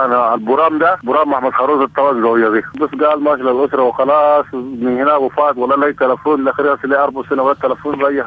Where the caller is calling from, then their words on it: Central Darfur, Sudan; من ولاية وسط دارفور محلية نيرد